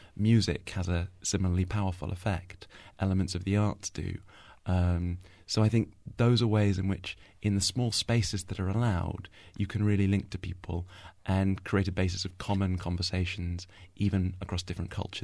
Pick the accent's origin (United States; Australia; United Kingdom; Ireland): United Kingdom; the things that I, as a British person, have in common with a Somali person